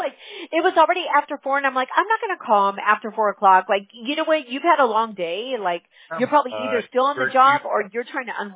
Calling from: Fountain Valley, California, United States; California, Fountain Valley. I mean, you know, we get the luxury of working from home, but I live in Anaheim.

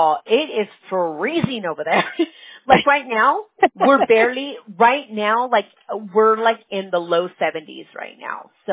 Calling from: California, United States; I'm calling from California. We're on the West Coast.

